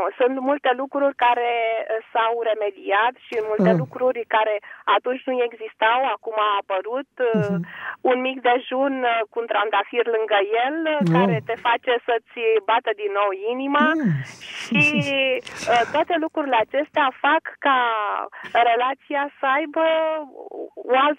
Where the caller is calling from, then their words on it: Buzău, Buzău County, Romania; de la Buzău.